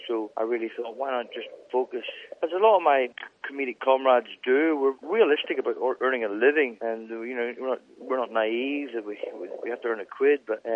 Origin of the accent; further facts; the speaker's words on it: Northern Ireland, United Kingdom; in Northern Ireland, so you don't really feel part of any country, really.